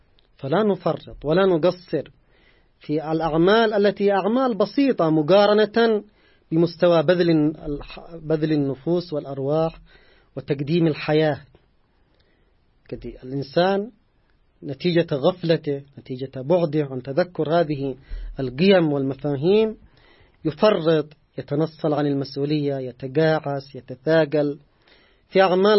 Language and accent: Arabic; Yemen; نحن كشعب يمني